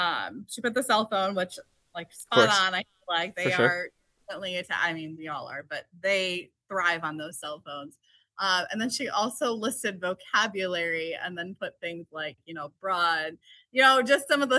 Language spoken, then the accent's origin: English; Hampshire, Illinois, United States; I grew up in Hampshire.